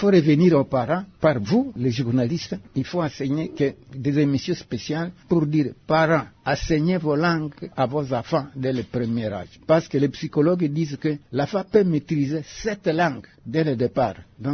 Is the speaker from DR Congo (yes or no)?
yes; Kinshasa, DR Congo; Regardez, je viens de Kinshasa.